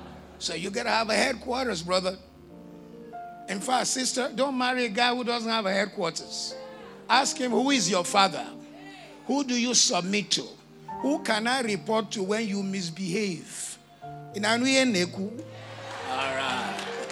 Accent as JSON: {"language": "English", "country": "Nigeria", "said": "I can tell you as a Nigerian, I only know two families that have kept wealth for four generations."}